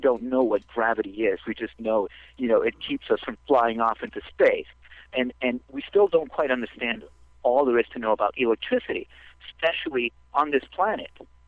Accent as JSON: {"language": "English", "country": "Argentina", "said": "I'm from Argentina originally, and I used to do UFO research with my grandfather down there."}